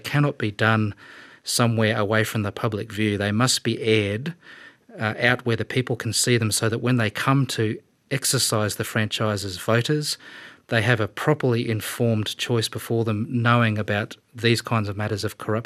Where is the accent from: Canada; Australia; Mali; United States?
Australia; Queensland; my home state of Queensland